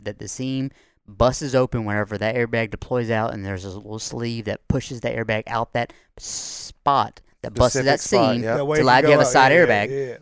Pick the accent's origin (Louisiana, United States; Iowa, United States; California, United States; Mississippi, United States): Mississippi, United States; Woolmarket; their geographic area is Woolmarket, which is where I'm from.